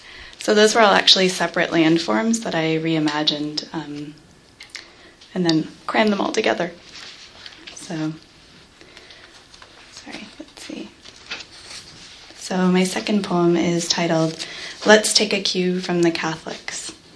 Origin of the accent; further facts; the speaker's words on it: Stittsville, Ontario, Canada; I'm actually originally from Stittsville, so it's actually, which is now a part of Ottawa, I understand. That's very nice. So I can say I'm from Ottawa